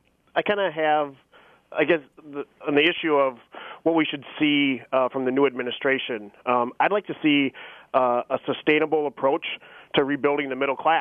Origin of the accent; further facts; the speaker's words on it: Iowa, United States; And I think back to when I was growing up in Northeast Iowa in a town of 150 people.